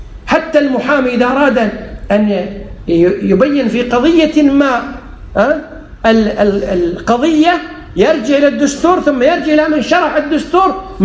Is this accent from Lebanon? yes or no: no; Kuwait; عندنا في الكويت دستور، في كل مكان في دستور.